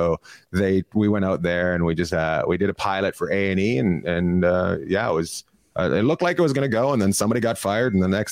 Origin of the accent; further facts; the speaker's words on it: Canada; also born or lived in New York / Los Angeles; somebody finds out I'm from Canada.